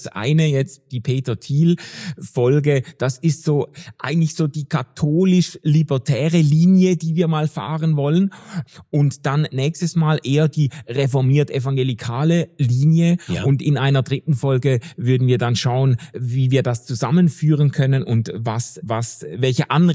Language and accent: German; Schaffhausen, Switzerland; Ich war am Wochenende in Schaffhausen, in meiner Heimat- und Geburtsstadt